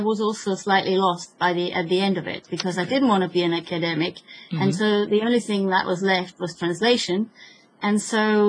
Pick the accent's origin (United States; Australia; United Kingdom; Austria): Austria; I'm a half Finnish, half Austrian. I grew up mostly in Austria, but we spoke Swedish at home. And although I was half Finnish, and I always went to Finland, and I didn't understand Finnish.